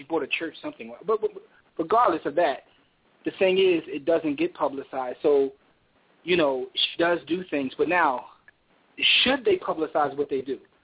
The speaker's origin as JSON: {"language": "English", "town": "Philadelphia", "region": "Pennsylvania", "country": "United States", "tie": "born or raised there", "said": "I mean, well, I grew up in Philadelphia, right?"}